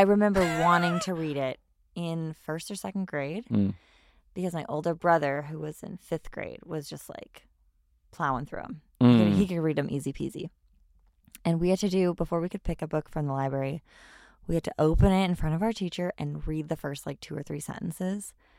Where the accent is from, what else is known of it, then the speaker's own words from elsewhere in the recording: California, United States; I'm born and raised near San Francisco, and we drove down to San Diego.